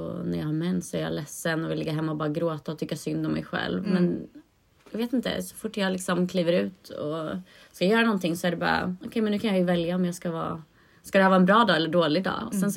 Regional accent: Tranås, Jönköping County, Sweden; Jag kommer från Tranås från början.

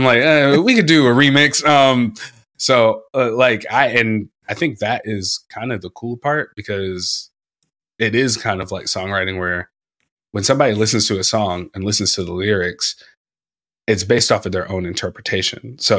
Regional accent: Georgia, United States; I'm from Georgia. And again, to your point, yeah, I'm born in 99. How would I know? growing up in Georgia

